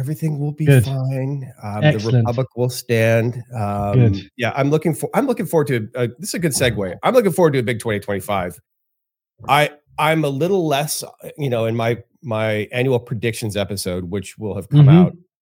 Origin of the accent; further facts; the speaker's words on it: Canada; now in United States; Because I grew up in Canada. We were always metric. And then now that I've been in the U.S. for so long, I'm constantly converting.